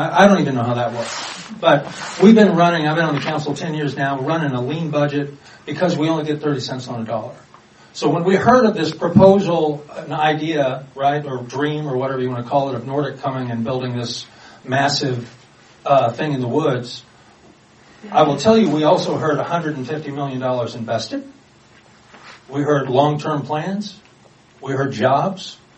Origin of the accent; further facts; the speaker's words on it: Missouri, United States; I grew up in Missouri, a landlocked state, and was told by my mother early on that fish contain mercury